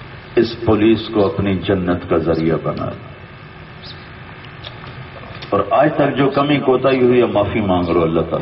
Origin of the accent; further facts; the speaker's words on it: Multan, Punjab, Pakistan; میرے ضلع، میرا ضلع ملتان ہے، ہم تو اس کے کھاتے میں ہیں